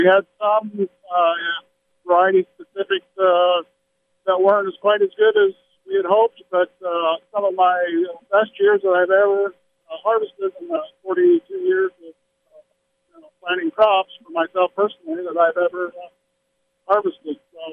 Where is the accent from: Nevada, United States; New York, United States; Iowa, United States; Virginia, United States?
Iowa, United States; Rose Hill; I'm from Rose Hill, Iowa, southeastern Iowa, Madison County.